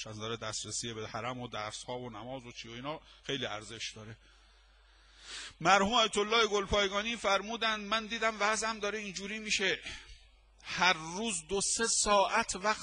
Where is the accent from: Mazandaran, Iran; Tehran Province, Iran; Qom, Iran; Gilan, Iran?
Qom, Iran; born there; من با اینکه متولد قم هستم خودم